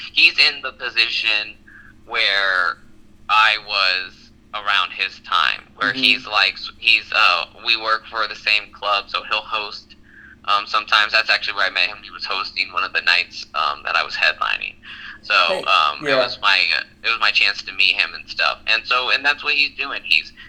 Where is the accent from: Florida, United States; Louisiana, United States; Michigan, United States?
Florida, United States; also born or lived in Orlando / St. Augustine; Well, born and raised in Florida. I was born in Orlando. I lived in St. Augustine.